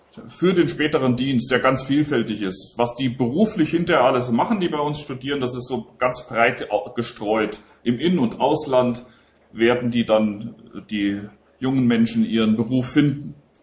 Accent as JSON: {"language": "German", "region": "Hesse", "country": "Germany", "tie": "born or raised there", "also_born_or_lived": "Japan", "said": "Ich bin aus dem Hessenland, aus der Nähe von Marburg. Dort bin ich aufgewachsen, bin ich in die Schule gegangen, habe ich auch studiert. Dann später waren meine Frau und meine Kinder in Japan. Wir waren dort einige Jahre tätig. Und danach sind wir nach Gießen gekommen."}